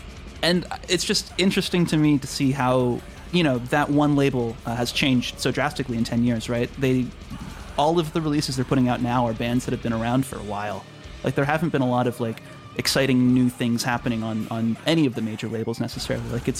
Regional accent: Portland, Oregon, United States; I'm originally from Portland

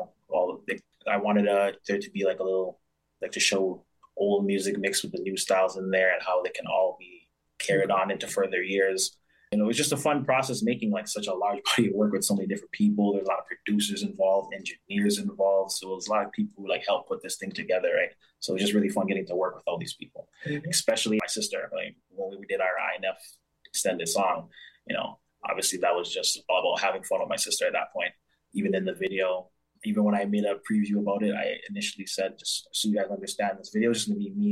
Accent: Mississauga, Ontario, Canada; I was born and raised in Mississauga, as it's stated.

